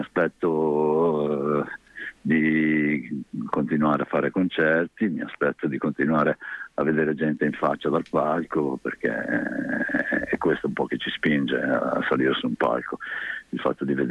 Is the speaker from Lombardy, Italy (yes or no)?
no; Emilia-Romagna, Italy; born there; also born or lived in Paris, France; io sono nato in Romagna, quindi fuori dall'Emilia.